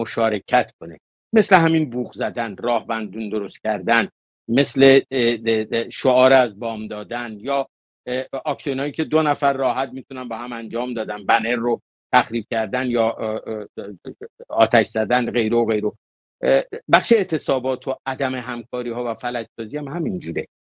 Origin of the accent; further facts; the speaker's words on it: Iran; من خدا شاهده نه به عنوان یه ایرانی